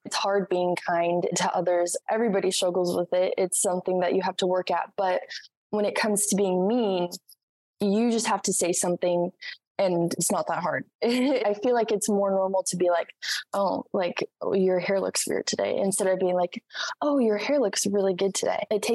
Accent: El Salvador; accent: Salvadoran; English is a second language; They would make fun of my Spanish accent because the Salvadoran accent is different from the accent that we have here.

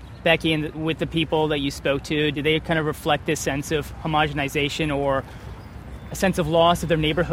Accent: New York, United States; well, you know, I'm a New Yorker, I guess.

